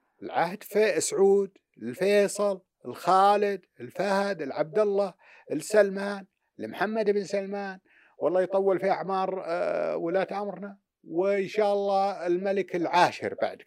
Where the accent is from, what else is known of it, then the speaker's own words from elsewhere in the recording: Saudi Arabia; وأنا كمتابع سعودي وصحفي سعودي وعربي أقول لك بكل أمانة